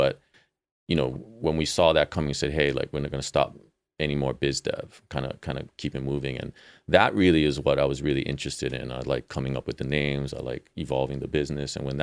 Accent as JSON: {"language": "English", "region": "Hawaii", "country": "United States", "tie": "born or raised there", "said": "You know, growing up in Hawaii, I would go to Japan quite often."}